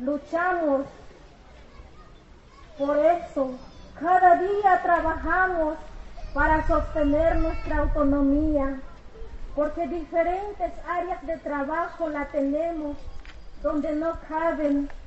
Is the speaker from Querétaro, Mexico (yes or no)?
no; Canadá, Chiapas, Mexico; Spanish is a second language; vengo del pueblo de Canadá, del municipio autónomo Rubén Jaramillo, mi lengua es sol.